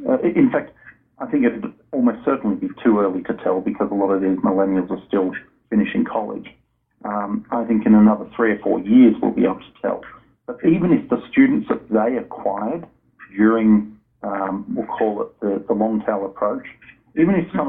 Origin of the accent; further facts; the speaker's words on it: Australia; I'm originally from Australia